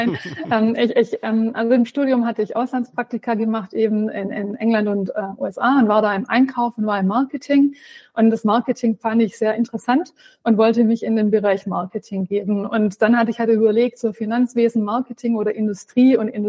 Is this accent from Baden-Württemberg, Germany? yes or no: yes; Baden-Württemberg, Germany; Ich bin auf dem Land aufgewachsen, Schwäbische Alb, damals natürlich limitierter Blick in die Welt.